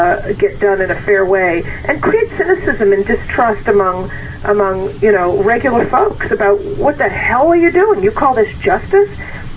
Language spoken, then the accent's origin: English; United States; it's to me, as an American, it's probably one of the most frustrating and offensive things